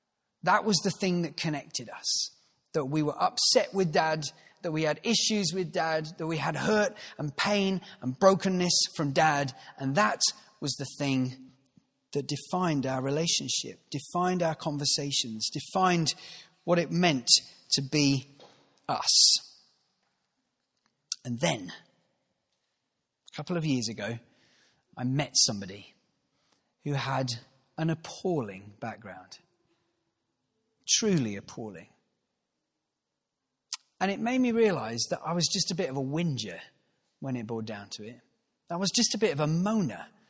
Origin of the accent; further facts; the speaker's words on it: Croxley Green, East of England, United Kingdom; I grew up, as you can tell, not in Manchester or Salford. I grew up near London in a town called Croxley Green.